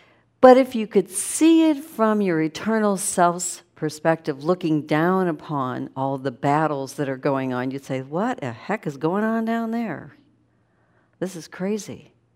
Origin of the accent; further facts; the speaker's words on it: Midwest, United States; When I was growing up in the Midwest, we really didn't have that come up too much.